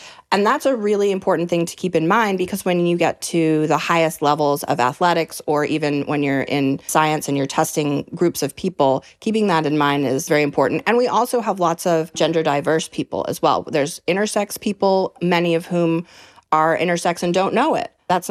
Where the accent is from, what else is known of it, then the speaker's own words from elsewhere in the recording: New York, United States; this book really came out of my experience growing up in New York's Hudson Valley. I lived on a property with my grandma.